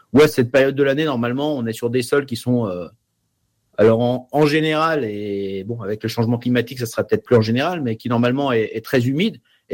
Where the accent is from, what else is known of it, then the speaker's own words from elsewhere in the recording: Auvergne-Rhône-Alpes, France; moi je suis savoyard, donc nous on parle de gouille, mais quelque part c'est du patois